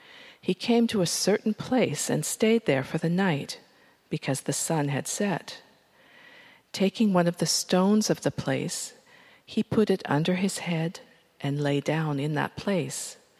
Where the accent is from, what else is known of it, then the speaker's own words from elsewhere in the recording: Canada; as an Irish Canadian who went to Branksome Hall, my singing about slavery is a little bit rich.